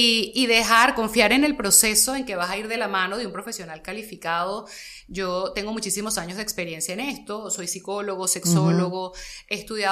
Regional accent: Caracas, Capital District, Venezuela; como ya ves, yo soy muy caraqueña

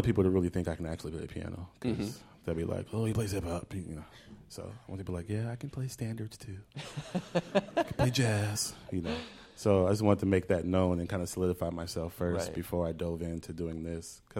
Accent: Houston, Texas, United States; now in New York, United States; He's from Philly. I'm from Houston. And we both came up to college.

